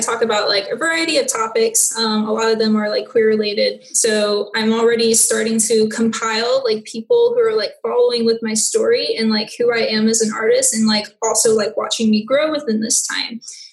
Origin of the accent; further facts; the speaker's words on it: New Orleans, Louisiana, United States; And yeah, I'm from New Orleans and I started up my studio as of 3 months ago, officially with that LLC.